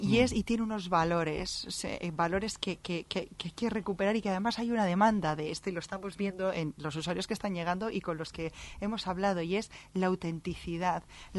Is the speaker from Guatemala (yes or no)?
no; Spain; Nos quejamos en España con un 10%, aquí habría que venir con el 100 y pico% que tenéis.